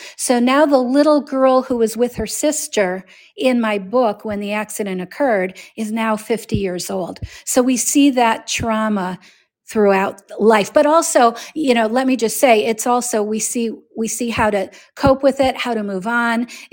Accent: Scranton, Pennsylvania, United States; It's about Scranton. It takes place in my hometown. I love this area. It's rich with history, mining history in particular

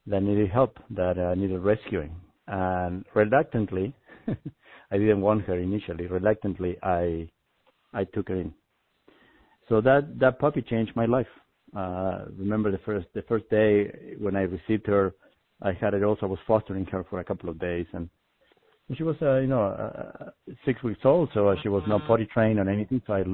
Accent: Argentina; I grew up in Argentina, as you said.

